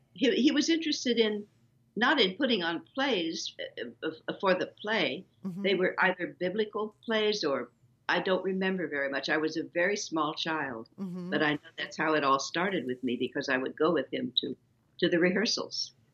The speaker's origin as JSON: {"language": "English", "region": "Kansas", "country": "United States", "tie": "born there", "said": "I was born in Kansas."}